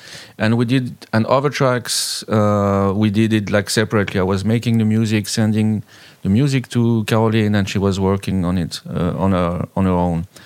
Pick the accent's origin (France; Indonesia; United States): France; Grenoble, Auvergne-Rhône-Alpes; also from Grenoble, France